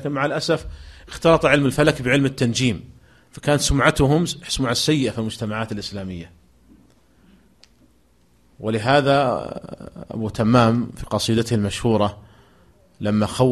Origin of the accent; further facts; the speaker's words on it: Saudi Arabia; عندنا في المملكة العربية السعودية